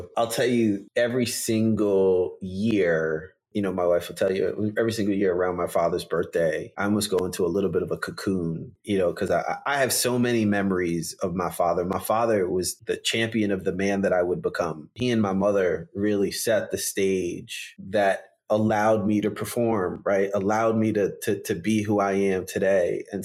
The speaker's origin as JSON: {"language": "English", "country": "Jamaica", "said": "and we're from Jamaica, right? And so this notion of a family and community, you know, is really, really important to Jamaican people."}